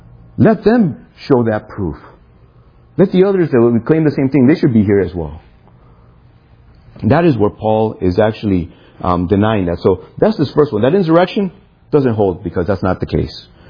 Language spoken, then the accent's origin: English; Chicago, Illinois, United States; now in Miami, United States; At least I'm from Chicago